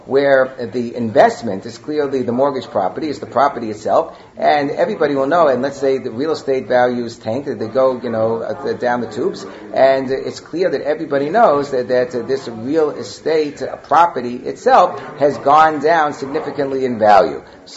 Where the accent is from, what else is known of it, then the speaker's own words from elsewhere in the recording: Monsey, New York, United States; Muncie, New York, I mean, come on, I grew up in Muncie.